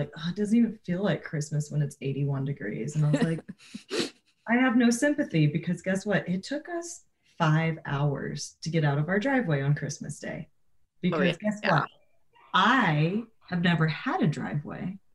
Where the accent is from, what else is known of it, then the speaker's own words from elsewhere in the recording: California, United States; I am from sunny Southern California.